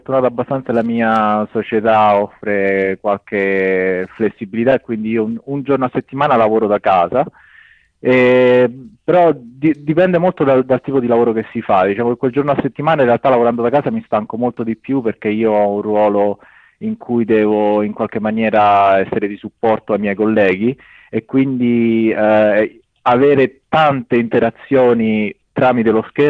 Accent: Rome, Lazio, Italy; Roma, vicino a Roma.

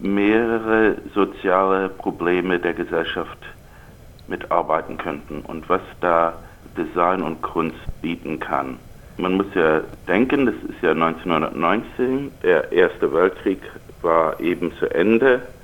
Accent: England, United Kingdom; born there; German is a second language; also born or lived in New York / Berlin; ich bin in England geboren, da war mein Vater zurzeit an der Bristol-Universität und dann sind wir auch nach Amerika, nach New York gezogen. Aber ich habe dann auch eine Weile in Berlin gewohnt

